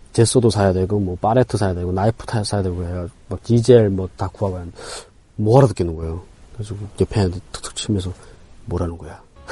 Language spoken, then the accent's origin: Korean; North Korea; moved away; 북한에서 왔냐고 해가지고 예 하니까